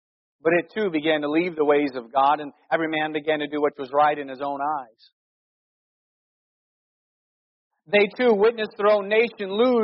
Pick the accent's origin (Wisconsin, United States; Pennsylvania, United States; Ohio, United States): Ohio, United States; Cleveland; I remember my family growing up in Northeast Ohio. When you're in Cleveland, you vote union.